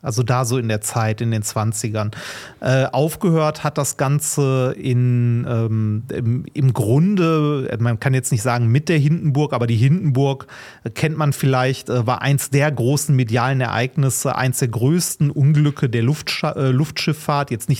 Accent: North Rhine-Westphalia, Germany; Ich bin halt im Ruhrgebiet groß geworden

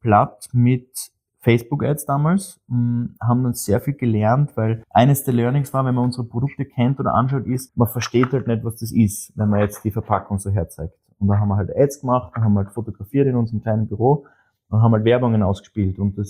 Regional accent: Austria; Und als Österreicher war es naheliegend, dass wir uns den Skisport anschauen.

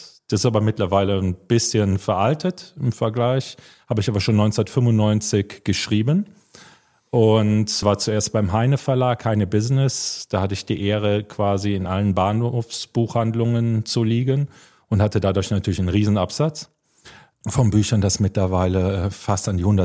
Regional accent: Cologne, North Rhine-Westphalia, Germany; also born or lived in Ludwigsburg; bei uns in Köln ist es ja sehr, sehr offen.

